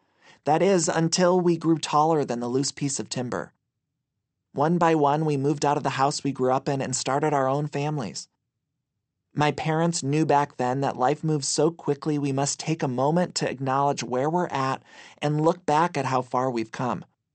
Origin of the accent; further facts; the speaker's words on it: Ohio, United States; As a little boy growing up in Northeast Ohio